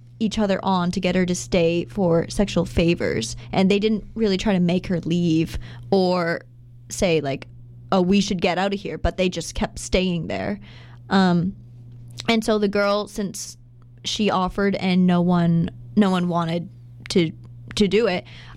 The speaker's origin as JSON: {"language": "English", "country": "Canada", "said": "So as the Canadian of the station here today"}